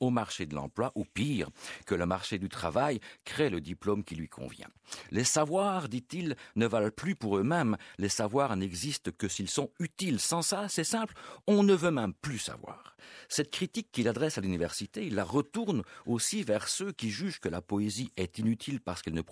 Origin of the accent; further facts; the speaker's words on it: Charleroi, Wallonia, Belgium; Quand j'étais gamin à Charleroi